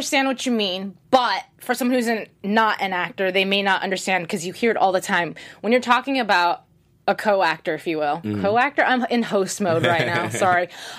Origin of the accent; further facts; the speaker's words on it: North Carolina, United States; I grew up in North Carolina. I just lost that accent. A Japanese girl with a Southern accent.